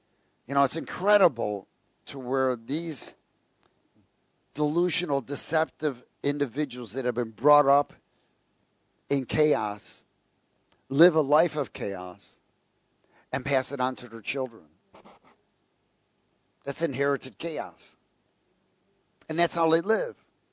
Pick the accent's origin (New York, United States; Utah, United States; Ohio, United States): New York, United States; born there; I mean, I was born in New York, and many of my friends from school, their families were on welfare.